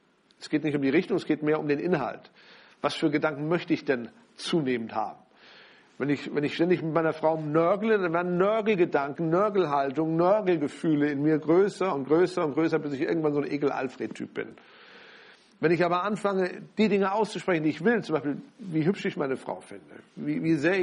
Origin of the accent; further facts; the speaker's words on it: Germany; Dann müssen wir doch drüber reden, wir sind doch Deutsche, wir müssen über all das reden, was negativ läuft.